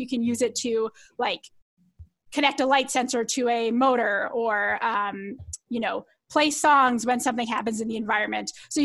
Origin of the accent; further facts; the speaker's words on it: Calgary, Alberta, Canada; Well, I mean, I'm from Calgary, so I was coming back home.